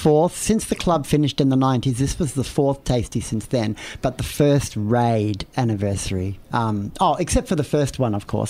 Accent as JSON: {"language": "English", "country": "Australia", "said": "I could see as an Australian DJ that there was music that was popular on my dance floor that was on the top 40 overseas, but not even released here."}